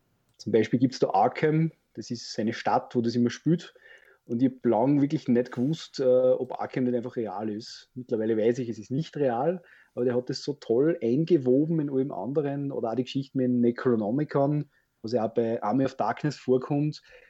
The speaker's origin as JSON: {"language": "German", "town": "Wels", "region": "Upper Austria", "country": "Austria", "said": "bei uns in Oberösterreich in Wels, gibt es einen Rollenspielverein"}